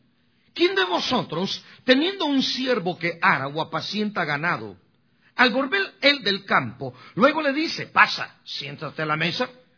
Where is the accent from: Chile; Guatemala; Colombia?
Guatemala; now in San Francisco, United States; hace 31 años que yo me vine de Guatemala.